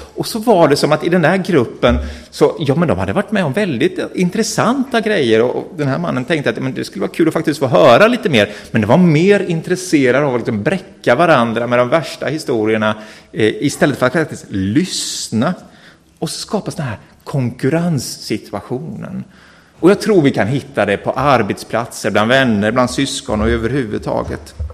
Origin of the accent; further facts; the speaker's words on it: Mullsjö, Jönköping County, Sweden; now in Linköping, Sweden; Vi kommer ju från Mullsjö allihop, det kanske är logiskt om man är syskon, men hamnat i Linköping hela gänget och bor på varsin ända av stan i varsitt hus.